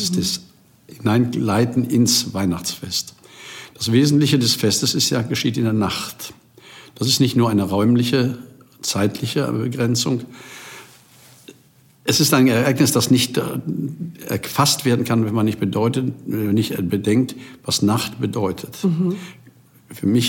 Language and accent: German; Rhineland, Germany; born there; now in Berlin, Germany; Ich bin gebürtiger Rheinländer und von der Mentalität bin ich bis heute. Ich sage immer, das ist meine Heimat, auch wenn ich jetzt hier in Berlin zu Hause bin.